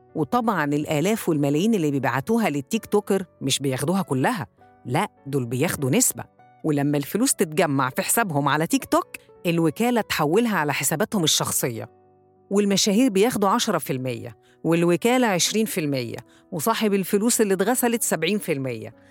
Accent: Egypt; مش بس كمصريين، لا ده كمان كشعوب عربية

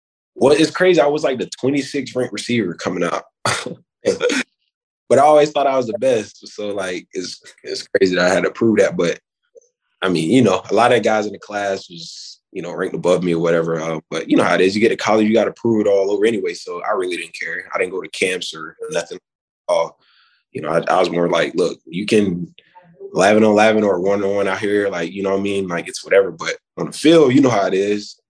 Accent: Wellington, Florida, United States; it's like right next to West Palm Beach, it's the same thing essentially. Yeah, I grew up there.

